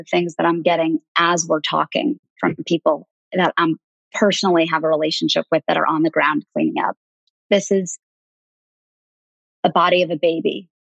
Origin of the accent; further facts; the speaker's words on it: New York City, New York, United States; I thought, I'm living in America. I grew up on the Upper East Side of New York. I am safe and secure.